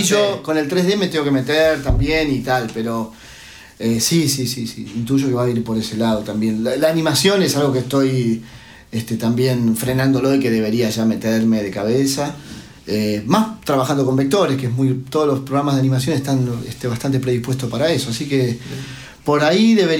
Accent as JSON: {"language": "Spanish", "region": "Buenos Aires", "country": "Argentina", "said": "porque la verdad que yo me considero muy argentino, muy porteño también y la verdad que lo ejerzo además."}